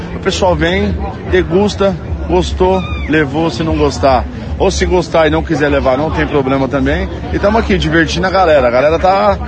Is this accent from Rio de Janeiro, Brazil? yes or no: no; Curitiba, Paraná, Brazil; Nós somos de Curitiba.